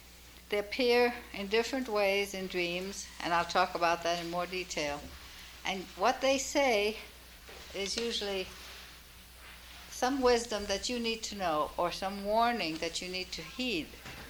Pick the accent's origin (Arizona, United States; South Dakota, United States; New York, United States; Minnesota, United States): Minnesota, United States; Minneapolis; I come from Minneapolis, and I could take orders for that book.